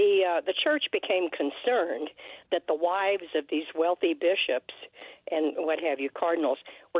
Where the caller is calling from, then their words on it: Placitas, New Mexico, United States; Yes, I'm calling from Placitas, and I went to Catholic schools 13 years